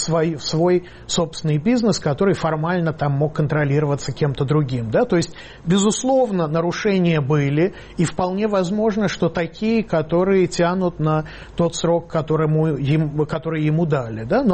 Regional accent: Moscow, Russia; я как москвич, который последние два года ощущает, что у него украли просто лето

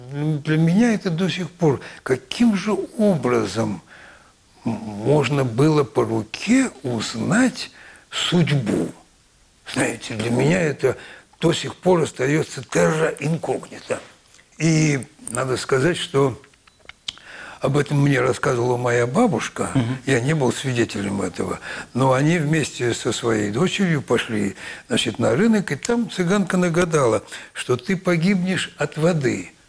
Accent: Saint Petersburg, Russia; Я сам ленинградец.

